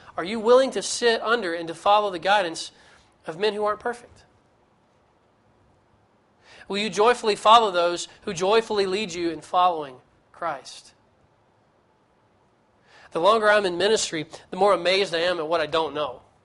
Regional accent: Tennessee, United States; I'm from Tennessee.

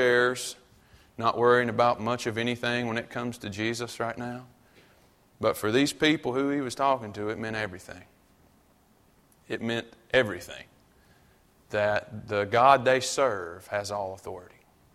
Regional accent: North Carolina, United States; just a old country boy from North Carolina. There's nothing special about … okay? Except my accent.

